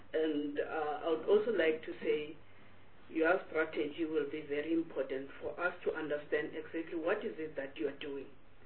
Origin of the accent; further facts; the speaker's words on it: Limpopo, South Africa; I'm coming from Limpopo. My constituency is rural. I'm sure you know of Senwabarana. That's where I'm coming from. It's very dry.